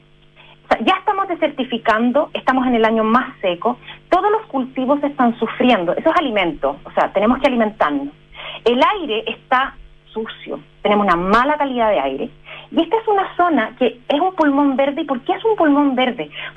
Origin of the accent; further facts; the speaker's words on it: Chile; Si somos todos chilenos